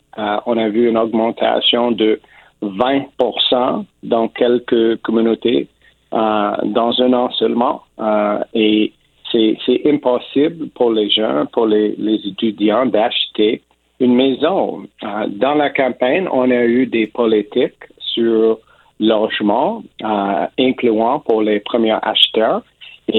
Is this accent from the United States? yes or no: no; Ontario, Canada; first language English; French is a second language; also born or lived in Quebec; Je suis un anglophone d'Ontario. Je suis né au Québec, mais je suis un anglo.